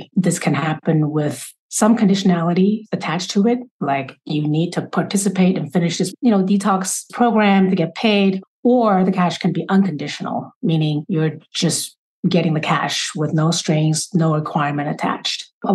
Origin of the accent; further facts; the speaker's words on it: China; I grew up in poverty because I was born and raised in China in the 1980s.